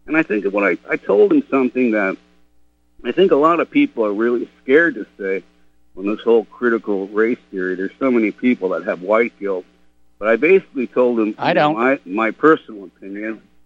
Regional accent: New York, United States; I grew up in New York. I wouldn't go into there, a lot of areas.

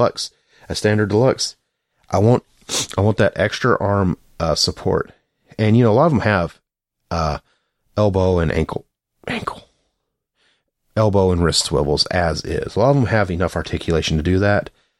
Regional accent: the South, United States; I'm from the South. I know plenty of people who hunt all the time

